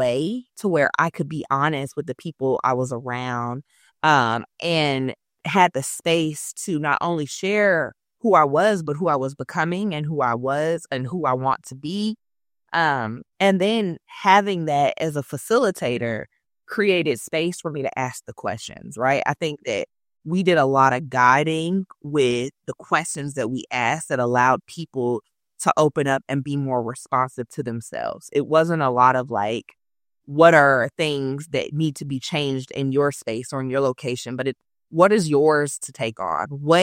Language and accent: English; San Francisco, California, United States; a biracial Black and Japanese woman growing up in Hunters Point, queer, former foster youth.